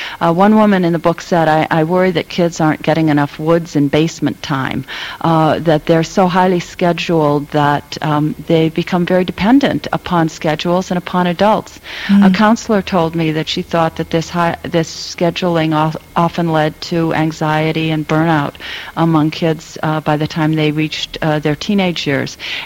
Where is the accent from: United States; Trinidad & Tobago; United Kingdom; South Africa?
United States; Kalamazoo, Michigan; I grew up in Kalamazoo, Michigan, which you'd think of as still, you know, pretty slow, easygoing place.